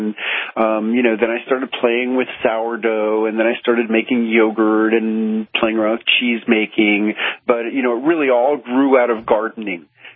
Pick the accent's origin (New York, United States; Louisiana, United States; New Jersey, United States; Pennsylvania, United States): New York, United States; New York City; And as a kid growing up in New York City, it's really sour pickles, what people might know as kosher dills, which are fermented pickles.